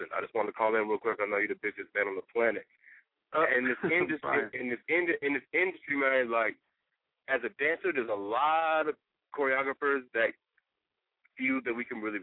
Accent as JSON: {"language": "English", "town": "Houston", "region": "Texas", "country": "United States", "said": "I'm from Houston, Texas, Third Ward to be exact. You know what I'm talking about? We out here grinding. And we don't have a lot out there."}